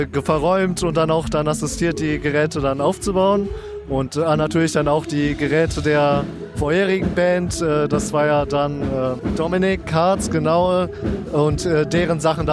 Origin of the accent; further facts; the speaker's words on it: Bonn, North Rhine-Westphalia, Germany; ich komme hier aus Bonn, ich komme aus der Region hier